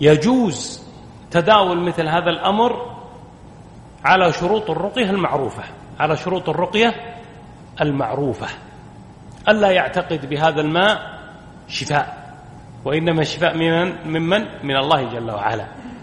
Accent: Najd, Saudi Arabia; احنا نسميها عندنا في نجد قراية

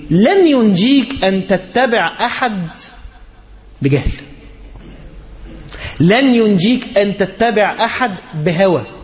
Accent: Egypt

